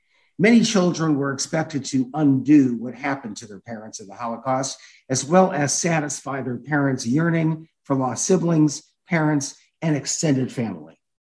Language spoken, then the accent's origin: English; United States; born there; After all, I was born in America. My life was different.